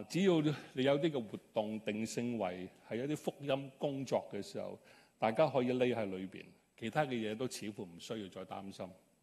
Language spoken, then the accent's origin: Cantonese; China; 我們中國人